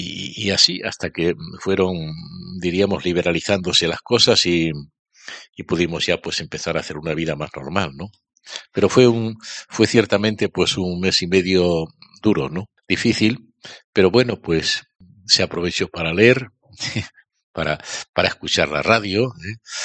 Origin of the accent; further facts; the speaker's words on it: Extremadura, Spain; resido en Plasencia. Plasencia es, digamos, como mi patria chica, ¿no? Porque aunque yo soy de un pueblo que está a 7 kilómetros de Plasencia, pero Plasencia es la ciudad pues en que viví mi tiempo de seminario, en que mis padres se fueron a Plasencia después, ya cuando yo tenía 14 o 15 años